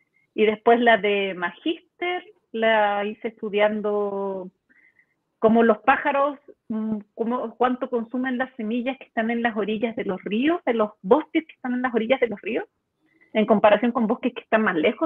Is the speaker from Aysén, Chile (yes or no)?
yes; Coyhaique, Aysén, Chile; como crecí en Coyhaique, también había un parque nacional, una reserva nacional al ladito, que se llama Reserva Nacional Coyhaique